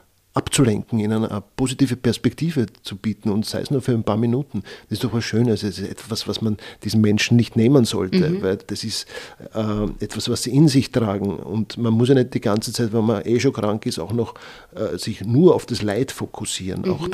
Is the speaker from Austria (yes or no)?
yes; Vienna, Austria; Und ich bin ja auch Wiener, gell?